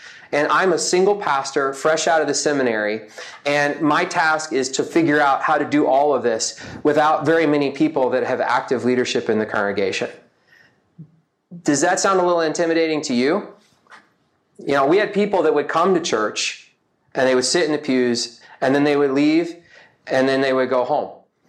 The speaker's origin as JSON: {"language": "English", "region": "Michigan", "country": "United States", "tie": "born or raised there", "said": "I grew up in Michigan. I was born and raised Seventh-day Adventist."}